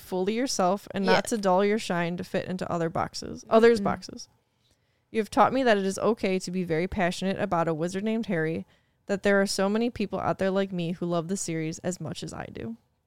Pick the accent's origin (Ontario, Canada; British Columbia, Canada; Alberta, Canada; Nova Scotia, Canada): Nova Scotia, Canada; from Nova Scotia, Canada.